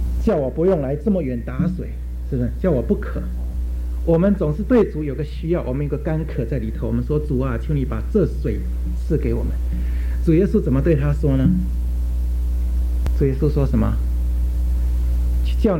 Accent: China; 什么时候哀痛我们中国人讲说如上考比，是吧？

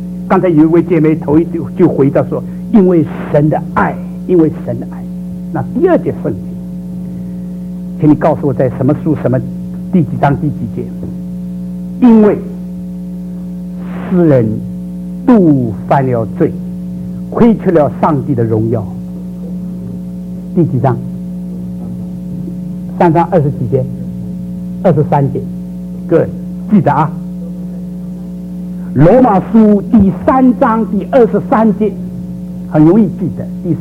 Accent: China; 我们中国人说道是什么呢？道就是路，道路，道就是生命。

